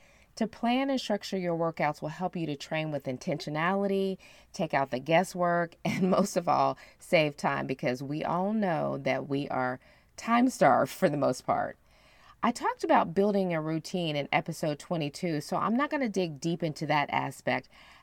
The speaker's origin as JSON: {"language": "English", "region": "Ohio", "country": "United States", "tie": "born or raised there", "said": "At the time I was in Ohio, my hometown, and it was like late October and it was really, really cold."}